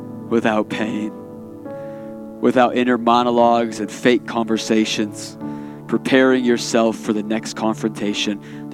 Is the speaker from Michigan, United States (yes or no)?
yes; Michigan, United States; Most of us, we grew up here in West Michigan.